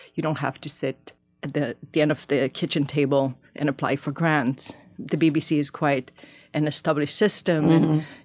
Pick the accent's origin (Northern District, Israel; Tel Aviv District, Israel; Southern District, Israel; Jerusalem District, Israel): Jerusalem District, Israel; Jerusalem; moved away as an adult; now in United States; Growing up in Israel in Jerusalem means that something probably just happened. And so I always had that sensibility, I think. And army service led me to journalism. I came to the U.S. a little bi